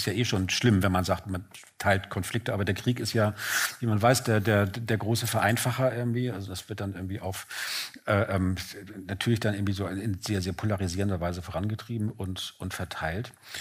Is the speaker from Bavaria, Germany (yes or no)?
no; Berlin, Germany; für meine Heimatstadt Berlin sprechen darf